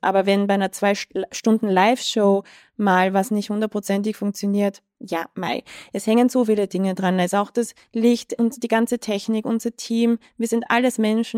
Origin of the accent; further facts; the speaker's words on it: Austria; Und wir sind ja Österreicher, also Tommy eigentlich Deutscher.